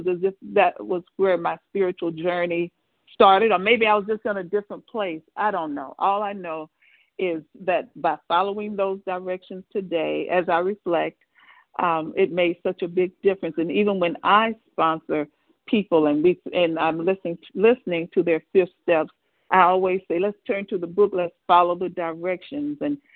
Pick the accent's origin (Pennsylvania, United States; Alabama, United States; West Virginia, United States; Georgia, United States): Georgia, United States; Atlanta; I'm from Metro Atlanta, Georgia.